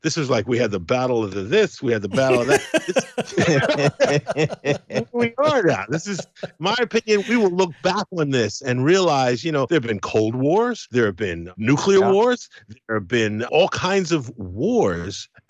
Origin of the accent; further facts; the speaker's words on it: United Kingdom; because I'm Caribbean, I'm British, I've got mixed blood in me.